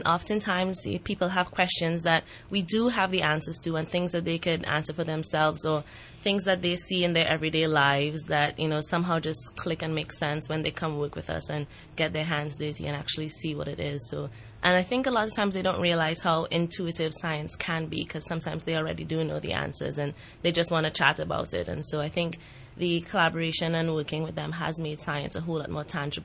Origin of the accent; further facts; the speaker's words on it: Trinidad & Tobago; So I'm from Trinidad and Tobago, and at home after high school, I had an opportunity to teach co-curricular subjects to students from ages 5 to 12.